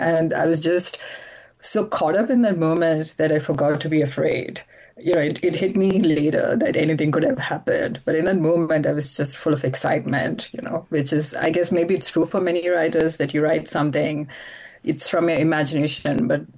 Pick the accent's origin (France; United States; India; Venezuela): India; even though I grew up in India and we do have that different relationship with the landscape